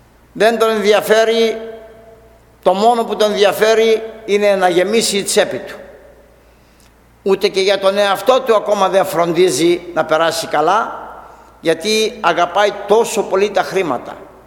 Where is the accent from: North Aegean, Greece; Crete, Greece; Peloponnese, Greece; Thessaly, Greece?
North Aegean, Greece; Chios; Είμαι Χιώτης και ξέρω πολύ καλά τι έγινε στη Χίο, στο νησί μας.